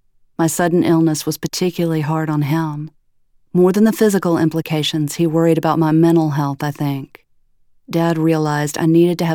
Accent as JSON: {"language": "English", "town": "Atlanta", "region": "Georgia", "country": "United States", "tie": "born or raised there", "said": "Unfortunately, she couldn't send a dog as far away as my hometown of Atlanta."}